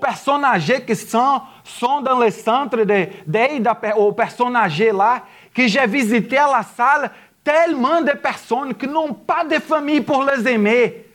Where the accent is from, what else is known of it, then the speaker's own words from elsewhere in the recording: Brazil; French is a second language; now in Canada; je sais que je viens d'une culture chaude. Je sais. Je sais que je viens du Brésil où on est tous en train de donner les câlins partout.